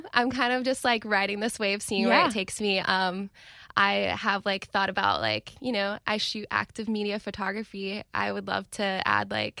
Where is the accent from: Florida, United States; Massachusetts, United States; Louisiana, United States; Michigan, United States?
Florida, United States; Jacksonville; I'm from Jacksonville.